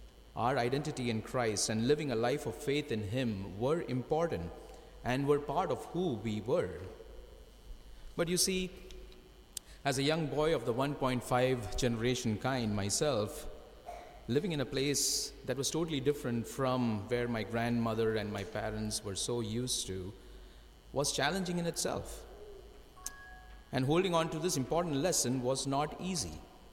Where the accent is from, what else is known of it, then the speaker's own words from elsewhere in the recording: Mumbai, Maharashtra, India; English is a second language; itself to the big city of Mumbai where I lived. By the time I reached this native place of mine where my mother tongue was spoken, I found that there was no running water, there was no electricity.